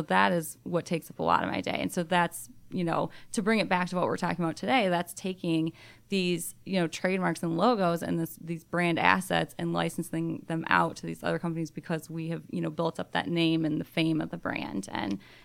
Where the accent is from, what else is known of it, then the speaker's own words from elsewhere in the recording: Michigan, United States; moved away as an adult; now in Atlanta, United States; Well, I'm from Michigan. I went to Michigan State, so go Green, and just decided to move out of state, and so came down to Atlanta.